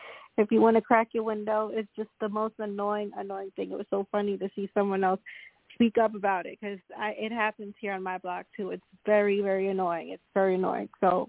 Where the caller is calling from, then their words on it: New York, United States; I'm calling from Long Island, New York